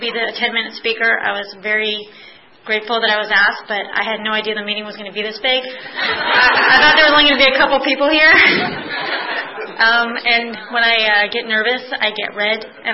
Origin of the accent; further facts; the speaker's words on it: East Coast, United States; and I'm from the East. We're both from the East Coast